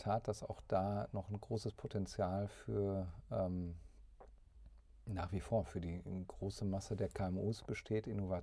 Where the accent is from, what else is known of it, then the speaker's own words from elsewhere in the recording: Witten, North Rhine-Westphalia, Germany; also born or lived in Essen; Ich bin jetzt in Essen zwar geboren, aber dann in Witten groß geworden.